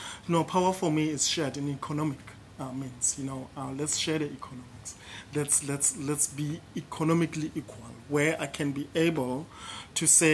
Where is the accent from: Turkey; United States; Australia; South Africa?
South Africa; I'm a South African, and therefore I represent a tradition or a form.